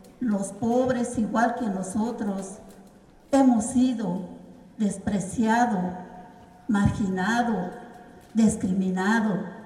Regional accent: Mexico; todos aquellos hermanos y hermanas que somos mexicanos

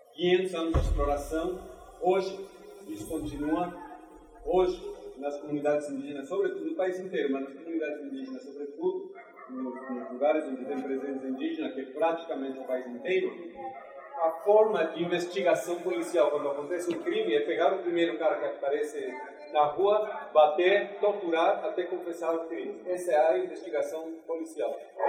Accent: Mexico; also born or lived in Salvador, Brazil; Eu venho do México, morei aqui em Salvador há 9 anos. Então, é uma cidade muito querida, faz parte da minha vida, do meu coração. Hoje estou morando no sul do México.

